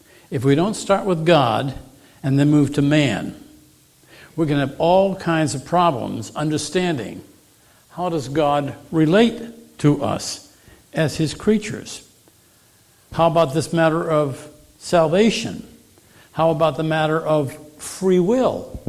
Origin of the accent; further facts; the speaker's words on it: Northeast, United States; I tell you, I grew up in the Northeast